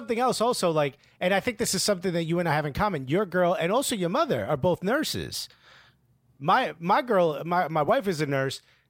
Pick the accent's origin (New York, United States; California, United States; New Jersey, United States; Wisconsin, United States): New Jersey, United States; Newark; I grew up in an area that was very much a food desert. I grew up in Newark, New Jersey.